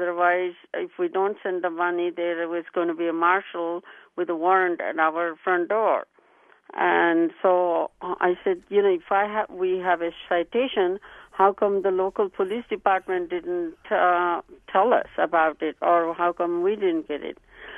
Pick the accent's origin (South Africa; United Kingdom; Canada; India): India; now in United States